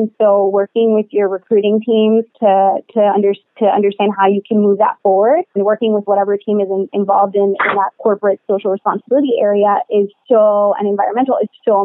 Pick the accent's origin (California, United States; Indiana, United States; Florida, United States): Florida, United States; Miami; I'm from Miami. And in a lot of offices and companies in Miami, there's a coffee station because we're huge, you know, cafecito drinkers.